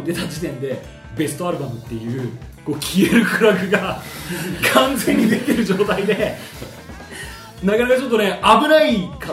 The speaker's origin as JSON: {"language": "Japanese", "region": "Hiroshima", "country": "Japan", "said": "私も広島出身なんですよ、"}